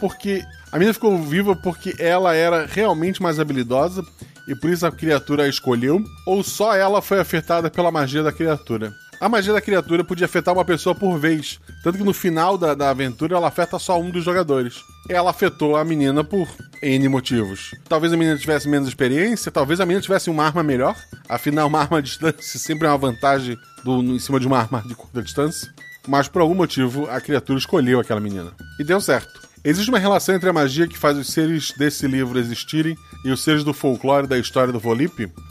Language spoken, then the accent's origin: Portuguese; Northeast Region, Brazil; Por mais jogos na minha terra, Nordeste.